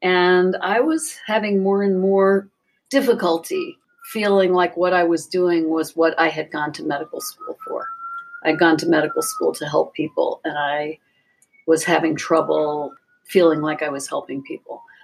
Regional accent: Chicago, Illinois, United States; also born or lived in Princeton, New Jersey / Baltimore; I was born in Princeton, New Jersey, because my dad was there getting his PhD. And then we moved to Baltimore. And then when I was five, we moved to the south side of Chicago, to Hyde Park, where I grew up and graduated from high school.

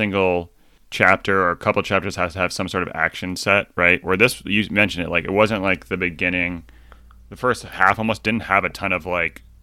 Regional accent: Massachusetts, United States; I mean, it's obviously, it's, if you're growing up outside of Boston, it's required viewing.

